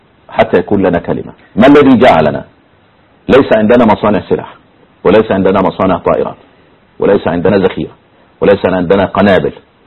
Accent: Upper Egypt, Egypt; في ارض بيسموها عندنا في الصعيد الجزائر يعني

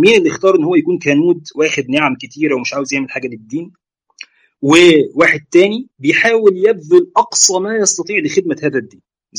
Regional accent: Egypt; شهر 6 و7 حر شديد وموجات حر عندنا في مصر جامده يعني

